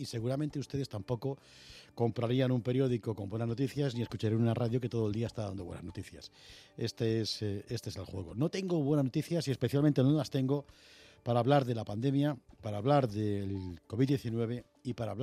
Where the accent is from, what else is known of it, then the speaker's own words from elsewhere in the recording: Madrid, Community of Madrid, Spain; los madrileños somos gente tan comprometida con la lucha contra la pandemia como un andaluz, un manchego o un riojano.